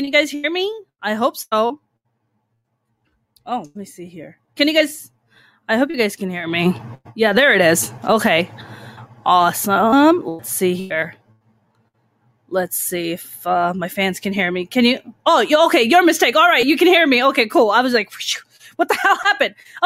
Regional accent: New York City, New York, United States; now in Los Angeles, United States; because I grew up in New York City and I moved out to LA, but you grew up in LA and then you moved out to New York.

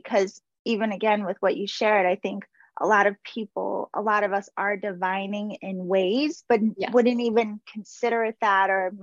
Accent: Massachusetts, United States; I grew up in Massachusetts, and so like spent a lot of time going to the witch museum and the witch house

